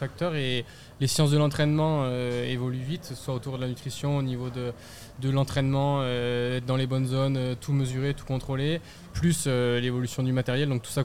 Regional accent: Auvergne-Rhône-Alpes, France; Moi j'ai grandi dans le Cantal et des fois on a des conditions complexes dans nos montagnes.

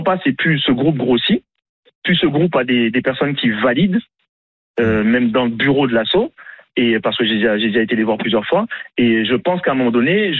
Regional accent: Martinique; Oui, je suis martiniquais donc noir de peau.

